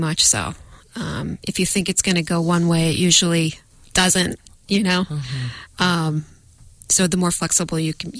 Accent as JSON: {"language": "English", "town": "Buffalo", "region": "New York", "country": "United States", "moved": "as an adult", "said": "I'm originally from Buffalo, New York."}